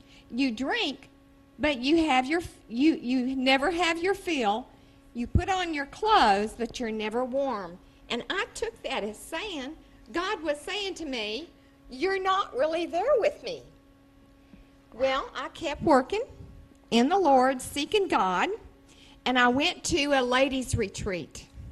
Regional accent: Brenham, Texas, United States; from Brenham.

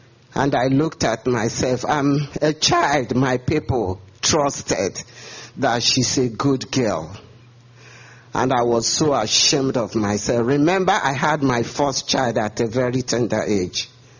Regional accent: Nigeria; accent: Nigerian; English is a second language; I hope you understand my English. I'm from Nigeria, and we have a heavy accent.

